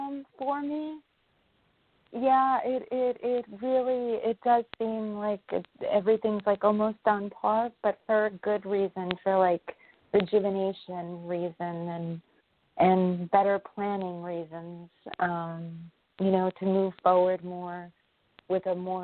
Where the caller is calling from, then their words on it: New York, United States; from New York.